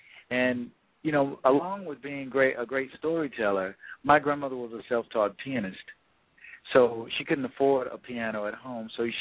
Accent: the South, United States; I was born and raised here in the South into a very cohesive community that was founded in 1868 by a missionary.

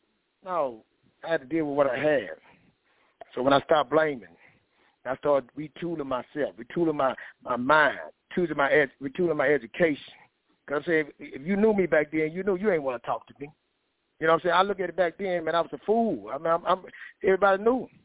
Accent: Oakdale, United States; born there; I can't blame I was born in Oakdale, a little small town.

